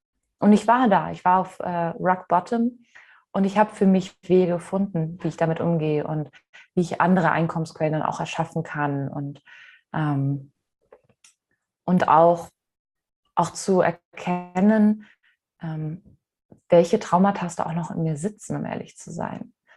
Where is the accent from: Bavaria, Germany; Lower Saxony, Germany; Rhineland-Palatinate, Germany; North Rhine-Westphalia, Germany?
Rhineland-Palatinate, Germany; Mainz; ich komme aus Mainz ursprünglich